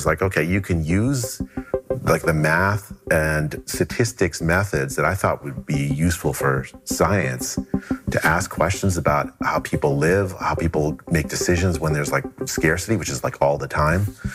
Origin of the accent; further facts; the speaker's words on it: Kolkata, West Bengal, India; born there; I was born in Calcutta in 1968, well, near Calcutta. And my mom actually grew up in a slum in Calcutta. My dad in a little more middle-class neighborhood.